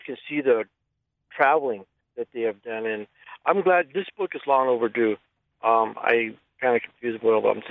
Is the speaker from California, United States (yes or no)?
yes; Richmond, California, United States; I grew up in Richmond, California, back in the 60s, 50s.